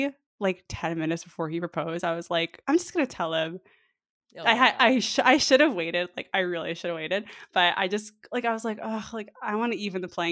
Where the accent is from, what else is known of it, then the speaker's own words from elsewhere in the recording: New York, United States; now in Mountain View, United States; I don't know. I'm new here. Okay. And I'm from New York.